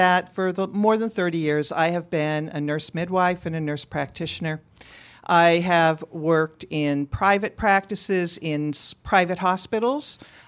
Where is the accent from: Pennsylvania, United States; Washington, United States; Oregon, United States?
Washington, United States; Bremerton; moved away as an adult; also born or lived in San Francisco; now in Port Hadlock, United States; So I grew up in Bremerton. I'm a Northwest girl. I moved away and raised my family and had much of my professional career in San Francisco in the Bay Area. We returned up here 13 years ago, live in Port Hadlock